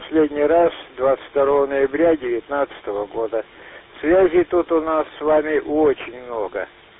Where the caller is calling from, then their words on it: Taishet, Irkutsk Oblast, Russia; город Тайшет.